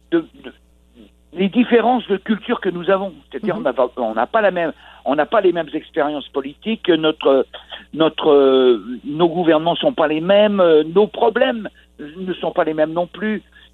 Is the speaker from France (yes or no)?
yes; France; Mais je défends que je suis un Français